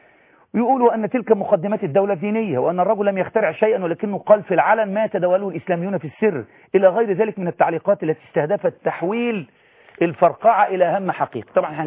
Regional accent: Egypt; ده انا مواطن مصري مسيحي

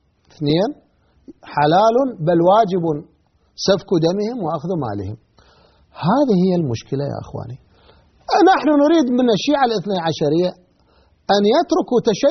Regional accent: Iraq; عندنا بالعراق

